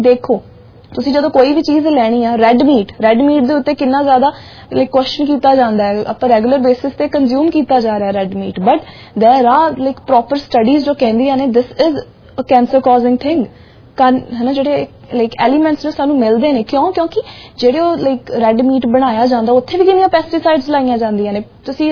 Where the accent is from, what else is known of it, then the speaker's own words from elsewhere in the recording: Punjab, India; ਜੇ ਮੈਂ north India ਦੀ ਗੱਲ ਕਰਾਂ, ਪੰਜਾਬ ਦੀ ਗੱਲ ਕਰਾਂ, ਤਾਂ ਰੋਟੀ ਅਸੀਂ ਖਾ ਕੇ ਵੱਡੇ ਹੋਏ ਹਾਂ ਵੀਟ ਦੀ